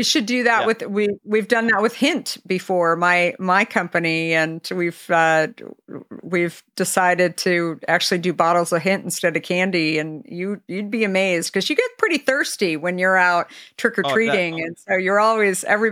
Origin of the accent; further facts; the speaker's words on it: California, United States; being a Californian myself, I think he's got California somewhere in his sights along the way